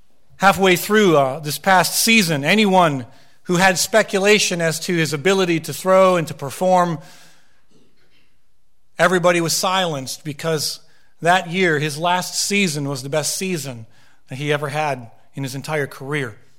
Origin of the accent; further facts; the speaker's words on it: Minnesota, United States; I was a hockey player. I grew up in Minnesota